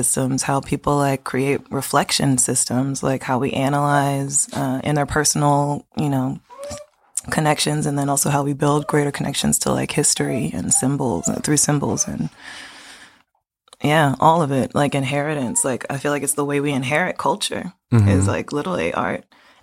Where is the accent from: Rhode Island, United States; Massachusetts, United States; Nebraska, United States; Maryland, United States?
Maryland, United States; Baltimore; I have to also address that I'm only partially from Park Heights.